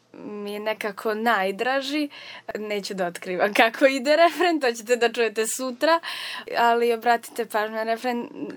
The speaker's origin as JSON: {"language": "Serbian", "town": "Kragujevac", "region": "Šumadija", "country": "Serbia", "tie": "born or raised there", "said": "počela da igram folklor u kulturnom umetničkom društvu Dukati, ovde kod nas u Kragujevcu, i već sa 4 godine sam otpevala pesmu pred punom salom PMF-a"}